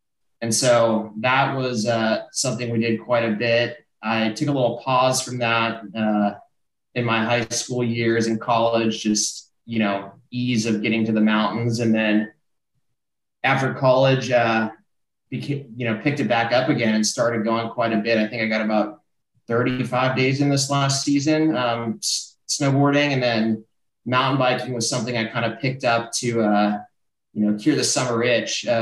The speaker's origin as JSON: {"language": "English", "town": "Northridge", "region": "California", "country": "United States", "tie": "born or raised there", "said": "So I grew up in Northridge, California."}